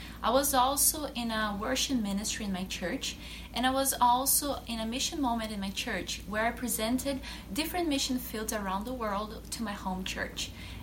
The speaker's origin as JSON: {"language": "English", "region": "Paraná", "country": "Brazil", "said": "I'm from southern Brazil in the state of Paraná, and I attend Grace Gospel Church."}